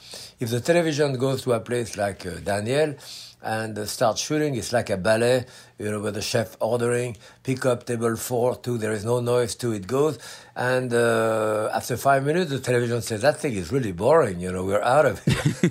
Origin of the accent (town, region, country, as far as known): France